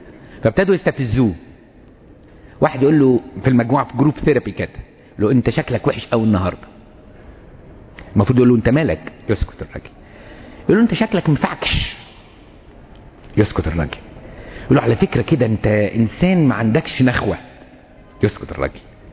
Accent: Egypt; إحنا عندنا في مصر مدام بحبها بس عصبي ده عذر مقبول الحقيقة

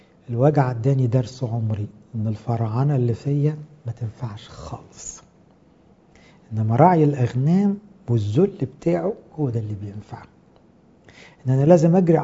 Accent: Egypt; وأنا متربي كمصري

